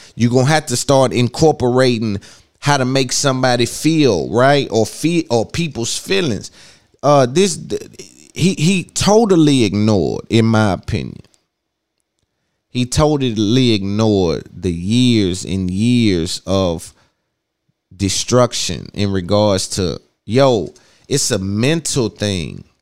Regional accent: United States; it may be because I'm an American and we got blacks over here in America got these feelings about don't do people wrong because we've been done wrong.

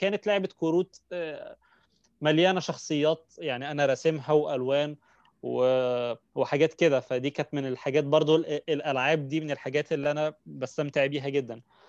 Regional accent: Egypt; كان عندنا في مصر مجلات كتير

